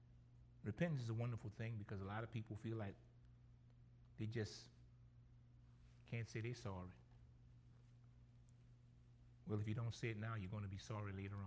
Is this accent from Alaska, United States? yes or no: no; Gramercy, Louisiana, United States; You know, growing up in Gramercy, it was a wonderful thing to, I see it now, it wasn't then, but it was a wonderful thing to receive hand-me-downs.